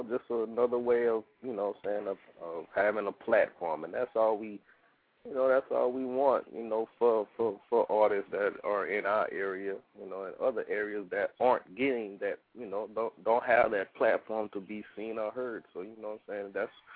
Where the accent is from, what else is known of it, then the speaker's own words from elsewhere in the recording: Louisiana, United States; I'm from Louisiana. We don't talk a lot down there.